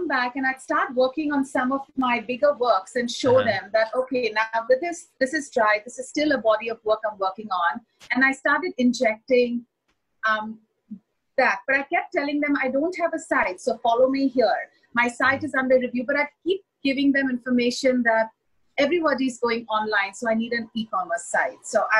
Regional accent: India; all the things that I grew up in India

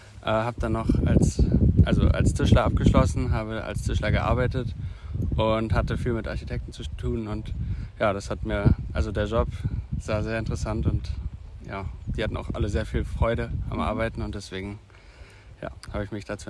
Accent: Rostock, Mecklenburg-Vorpommern, Germany; moved away as an adult; now in Mainz, Germany; Ich komme aus Rostock, also genau von der Ostsee und ja, ich wollte einfach mal weg und vielleicht mal was anderes erleben.

